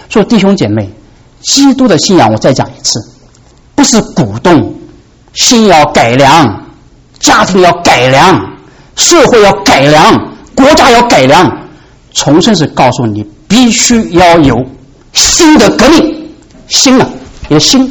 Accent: China; 我是中国人，我欣赏中国的传统，中国的文化

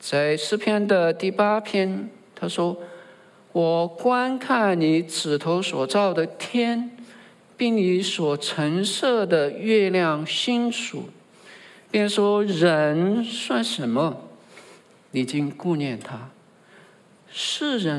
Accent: Sichuan, China; 我们四川人有时候分不清楚

